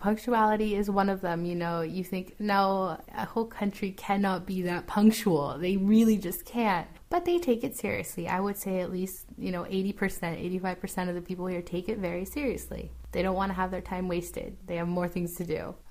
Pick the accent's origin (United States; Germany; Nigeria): United States; I'm Mexican and I'm American. And Americans aren't very much liked in the rest of the world right now.